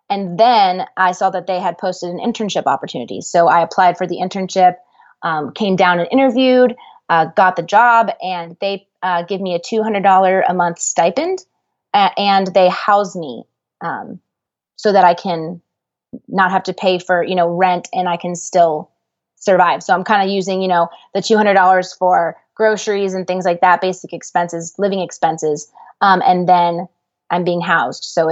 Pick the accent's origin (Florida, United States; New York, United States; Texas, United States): Texas, United States; Dallas; since I'm from Dallas.